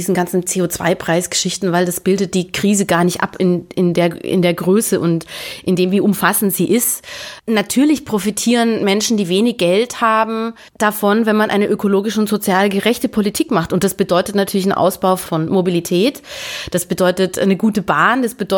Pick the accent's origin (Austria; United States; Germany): Germany; Weißenhorn, Bavaria; Da, wo ich herkomme, nämlich aus diesem nahe dieser Kleinstadt Weißenhorn